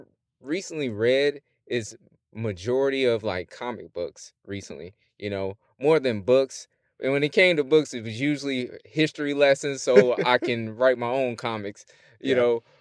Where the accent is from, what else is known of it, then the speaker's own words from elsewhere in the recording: Madison, Illinois, United States; also born or lived in Jefferson City, United States; As you heard … I lived in Jefferson City for a majority of my life. I'm originally from Madison, Illinois, just over the, over the bridge.